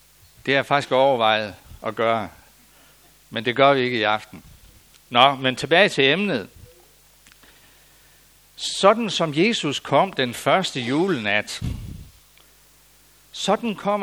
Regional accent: Skive, Central Denmark Region, Denmark; jeg er selv født og opvokset i Skive.

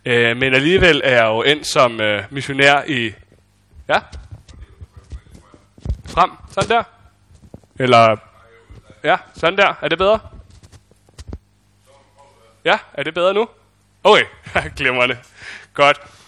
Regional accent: Copenhagen, Capital Region of Denmark, Denmark; Jeg er født i København, og vokset op inde i København. Min fars side af familien, de kommer ned fra Lolland af, og det er så også en årsagen til, at vi er flyttet derned senere hen.

